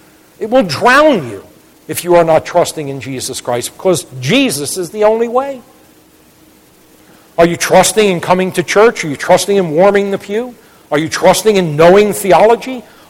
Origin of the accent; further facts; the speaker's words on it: New York, United States; moved away as an adult; now in Michigan, United States; I grew up in the Bronx. I didn't know what it was to skin an animal until I was 30 years old and moved to Michigan.